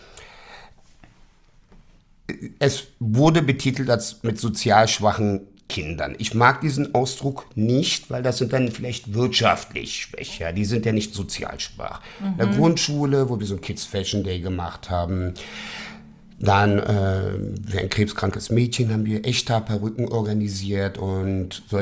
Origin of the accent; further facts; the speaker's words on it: Berlin, Germany; ich bin ein gebürtiger West-Berliner. So, und ich werde jetzt 50 dieses Jahr und man ist hier aufgewachsen.